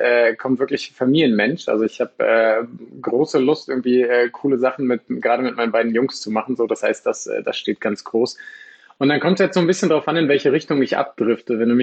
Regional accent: Lower Saxony, Germany; Ich komme aus dem schönen Niedersachsen, also Mitte von Deutschland

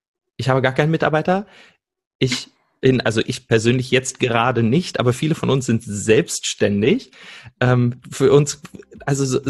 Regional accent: Salzgitter, Lower Saxony, Germany; now in Stuttgart, Germany; Ich bin aufgewachsen in Salzgitter, einer Stadt, die die meisten wahrscheinlich von der Autobahnausfahrt kennen. Und bin dann nach Berlin gegangen, um zu studieren und lebe mittlerweile in Stuttgart.

